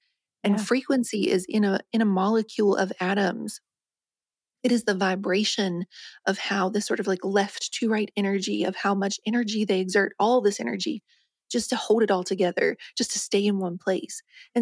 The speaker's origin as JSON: {"language": "English", "region": "West Virginia", "country": "United States", "tie": "born or raised there", "said": "when I was little growing up in West Virginia and you had like a growth spurt, you're growing just like a weed."}